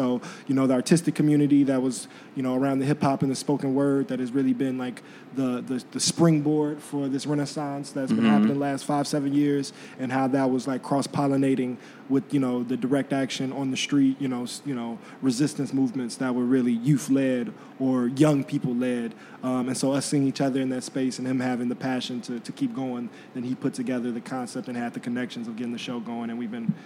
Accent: Chicago, Illinois, United States; I'm born and raised in Chicago from the South Side.

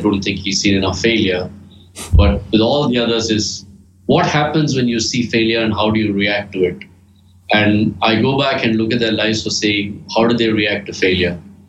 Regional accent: India; perhaps because I grew up in India

